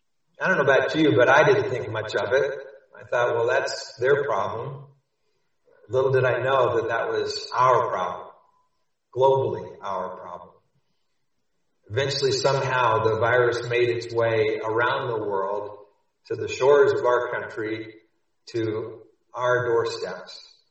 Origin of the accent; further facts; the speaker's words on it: Dallas, Texas, United States; When I was growing up in Dallas, we had the State Fair of Texas had this huge roller coaster.